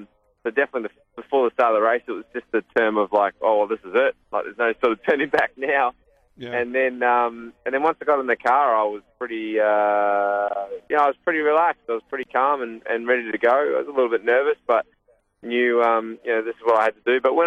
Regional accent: New Zealand; I'm a Kiwi

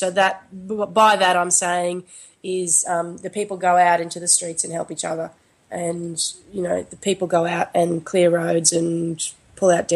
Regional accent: Queensland, Australia; I grew up in Queensland and I have family that live in North Queensland.

